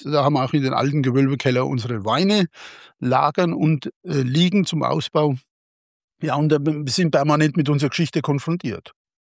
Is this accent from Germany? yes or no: yes; Eusenheim, Bavaria, Germany; wir haben bei uns in Eusenheim auch noch eine klassische fränkische Dorfgastwirtschaft betrieben, also sprich meine Eltern. Ich bin dort aufgewachsen mit ganz vielen Senioren